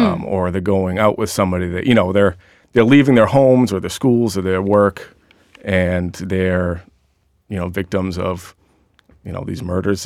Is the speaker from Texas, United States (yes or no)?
no; Worcester, Massachusetts, United States; Well, I'm from Worcester.